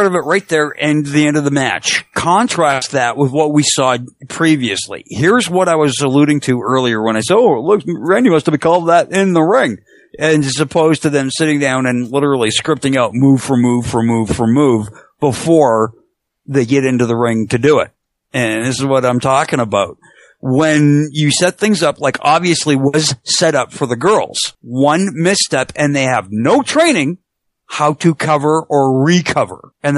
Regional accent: Canada; I'm Canadian

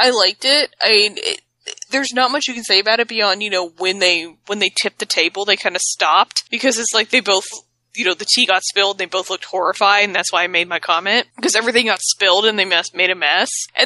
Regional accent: United States; I'm American. We're uncouth.

